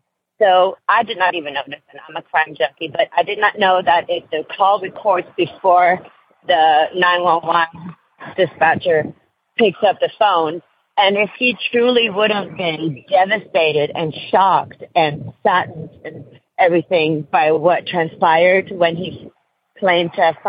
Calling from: Atlanta, Georgia, United States; I'm calling from Atlanta, Georgia

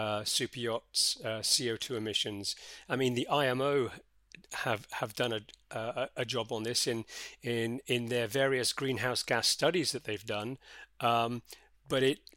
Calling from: Monaco; I'm joining you from sunny Monaco

